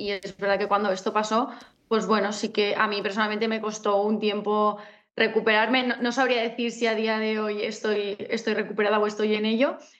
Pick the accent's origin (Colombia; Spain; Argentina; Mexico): Spain; Castellón, Valencian Community; porque nosotros somos de Castellón